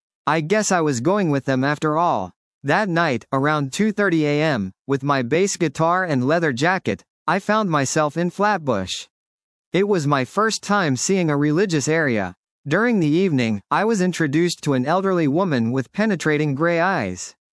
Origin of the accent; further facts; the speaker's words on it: South Africa; accent: South African; Hearing my South African accent, they asked if I was Jewish.